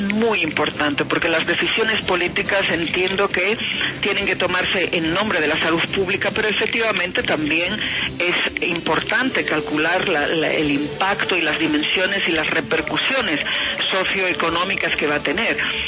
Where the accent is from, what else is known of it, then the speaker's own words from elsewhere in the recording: Asturias, Spain; usted nombraba antes Asturias, de donde yo vengo